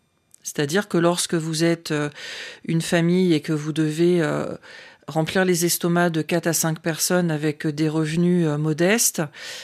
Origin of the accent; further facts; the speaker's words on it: North, France; parce que moi, je suis issue du nord de la France.